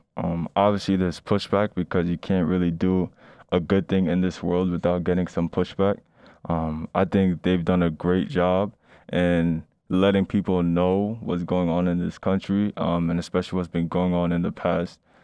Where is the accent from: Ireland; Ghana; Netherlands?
Ghana; Okay, so I would say I'm Ghanaian, so one big person would be Kwame Nkrumah